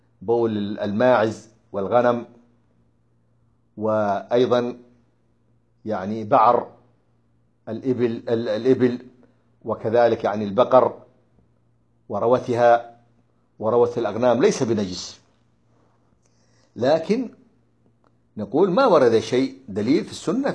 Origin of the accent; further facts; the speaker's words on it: Hadramaut, Yemen; وكان عندنا في حضرموت يفعلونها بعد صلاة العصر أيضا